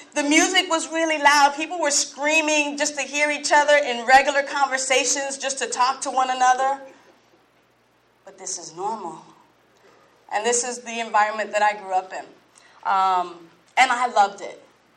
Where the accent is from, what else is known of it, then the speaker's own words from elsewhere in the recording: New York City, New York, United States; I was born and raised in the Bronx to Puerto Rican parents.